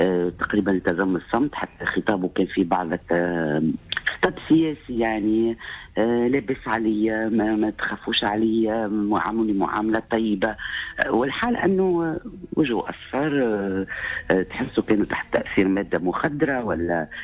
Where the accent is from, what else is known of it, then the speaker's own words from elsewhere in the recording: Tunisia; واحنا بطبيعتنا تونسيين